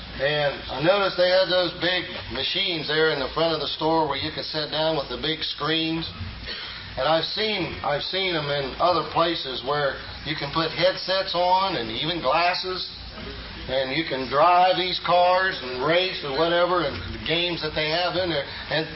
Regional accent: Ohio, United States; I'm from Ohio.

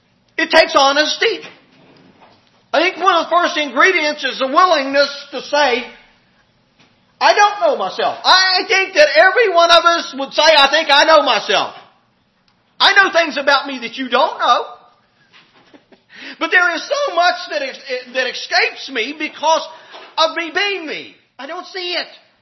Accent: West Virginia, United States; I ended up mentioning I was from West Virginia, and one of them said, well, I knew you wasn't from Kansas.

